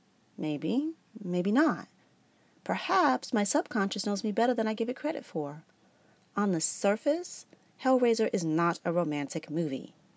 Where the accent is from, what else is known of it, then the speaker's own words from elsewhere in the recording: New York City, New York, United States; I grew up in New York City.